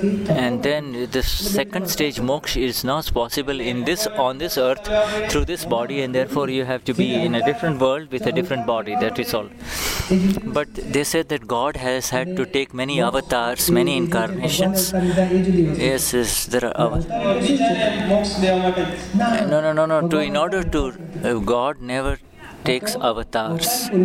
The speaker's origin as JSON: {"language": "English", "town": "Rajkot", "region": "Gujarat", "country": "India", "said": "I come from Rajkot."}